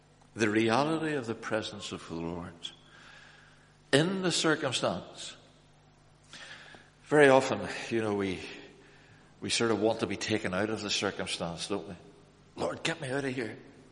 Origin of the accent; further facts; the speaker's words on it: Ireland; I mean, I you know, I'm Irish and I'm stupid, but, you know, it seems perfectly straightforward.